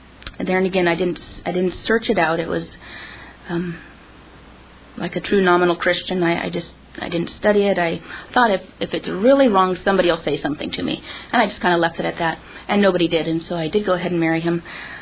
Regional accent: California, United States; I grew up in California, and it's a very liberal place.

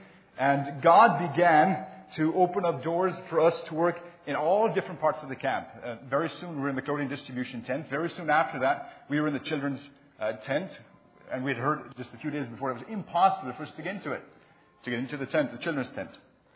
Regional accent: Winnipeg, Manitoba, Canada; I'm from Winnipeg, Manitoba, Canada.

